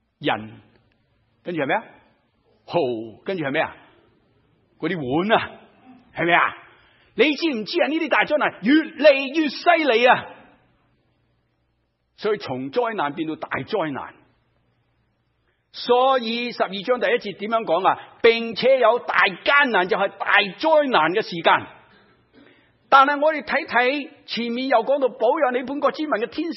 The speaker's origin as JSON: {"language": "Cantonese", "country": "China", "said": "我们中国人说哪吒沙都要抌下佢啦，系咪？"}